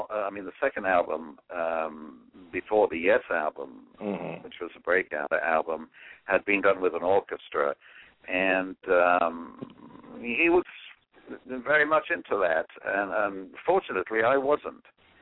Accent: England, United Kingdom; moved away as an adult; now in United States; I obviously, as an Englishman, I'd always been intrigued by America and American music

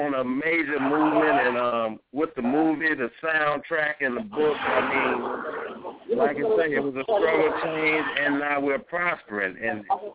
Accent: Baton Rouge, Louisiana, United States; And Baton Rouge, that's my hometown. That's my community.

